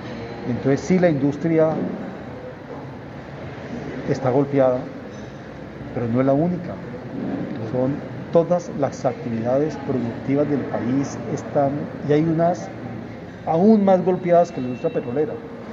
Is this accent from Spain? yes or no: no; Colombia; terminamos siendo todos los colombianos los perjudicados.